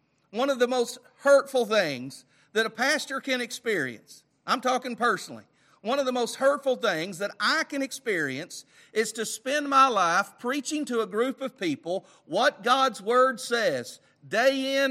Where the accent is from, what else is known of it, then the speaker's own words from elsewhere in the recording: Greenwood, United States; the First Baptist Church where we grew up there in Greenwood.